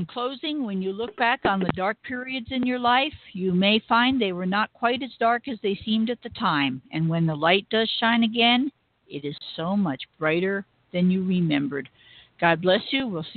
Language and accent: English; East Coast, United States; I can really identify with the whole boat thing, because I grew up on the East Coast. So I spent some time on boats, and that feeling.